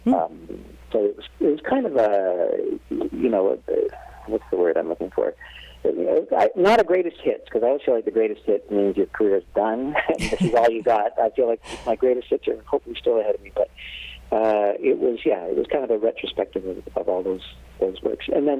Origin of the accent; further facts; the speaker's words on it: Canada; I'm a Canadian, and I went to school in Boston.